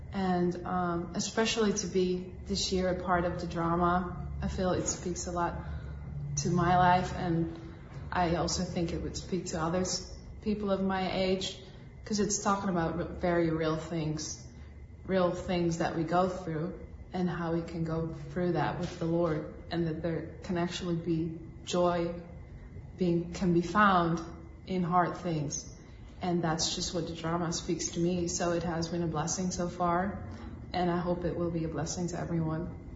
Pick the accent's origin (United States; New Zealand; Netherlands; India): Netherlands; English is a second language; I am from the Netherlands, but I've been going to Ireland for a couple of years in a row now